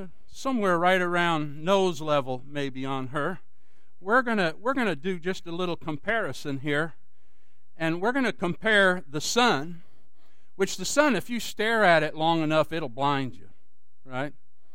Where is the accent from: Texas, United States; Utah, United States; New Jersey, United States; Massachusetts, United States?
Texas, United States; Dallas; I was taught growing up in Dallas when the Cowboys were winning all the time with Roger Staubach and Tom Landry